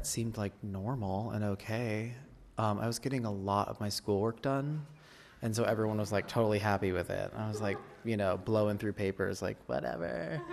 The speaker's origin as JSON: {"language": "English", "region": "Arizona", "country": "United States", "tie": "born or raised there", "said": "And I grew up in Arizona, and we used to hang out."}